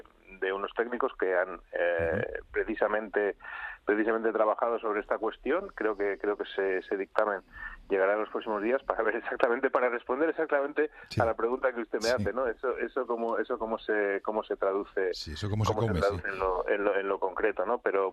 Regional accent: Basque Country, Spain; como diputado vasco que soy, le puedo asegurar que esto es un concepto en el País Vasco asumido

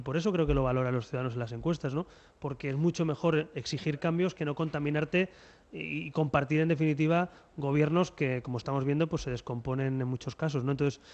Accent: Catalonia, Spain; now in Madrid, Spain; soy ya madrileño de adopción, porque yo soy ya ciudadano de Madrid, también un catalán afincado ya tanto electoralmente como personalmente aquí

